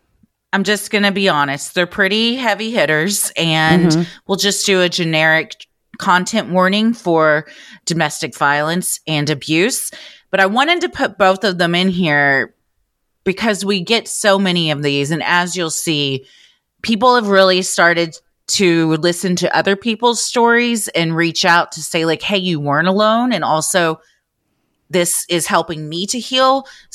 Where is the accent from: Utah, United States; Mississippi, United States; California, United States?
Utah, United States; Since I'm from Utah, you can bet we have funeral potatoes and green jello with whipped cream on top at every big family dinner.